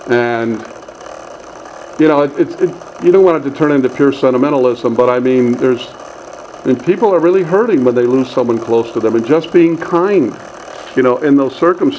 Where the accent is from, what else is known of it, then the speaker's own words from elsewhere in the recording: Detroit, Michigan, United States; I come from Detroit. These things just come naturally.